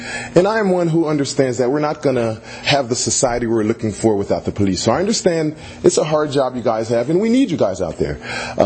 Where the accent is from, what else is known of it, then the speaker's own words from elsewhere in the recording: Silver Spring, Maryland, United States; now in Venice, United States; I'm not from L.A. I'm from Silver Spring, Maryland. I just came to L.A. 4 months ago